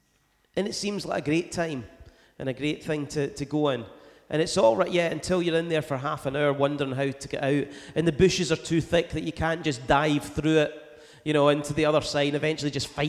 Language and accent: English; Greenock, Scotland, United Kingdom; So I know I come from Greenock, but I do know that 10 follows, or 10 comes before 11.